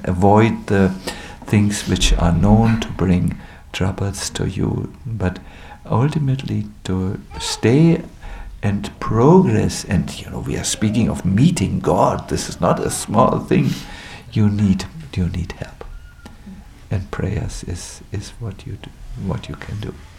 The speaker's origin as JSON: {"language": "English", "country": "Germany", "said": "I'm from Germany. We are into formulas. we Germans, you know, figure it all out."}